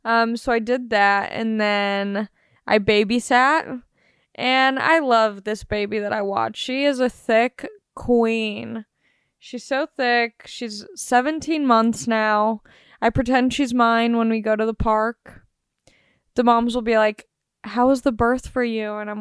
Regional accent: Long Beach, California, United States; I'm from Long Beach, which is essentially the same amount of miles like to get to either place.

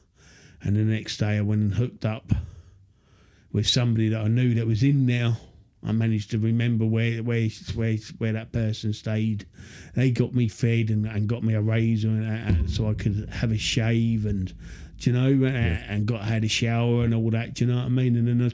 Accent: Glasgow, Scotland, United Kingdom; I ended up moving back to my hometown and relapsing.

